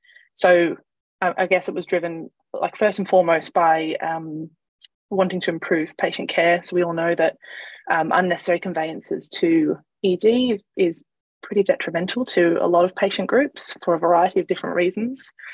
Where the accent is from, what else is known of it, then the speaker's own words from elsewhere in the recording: Australia; moved away as an adult; now in London, United Kingdom; So I'm originally from Australia.